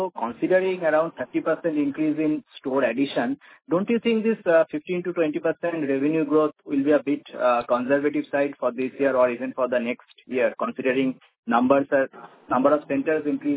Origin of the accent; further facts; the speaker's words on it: Kolkata, West Bengal, India; like, I'm also from Kolkata.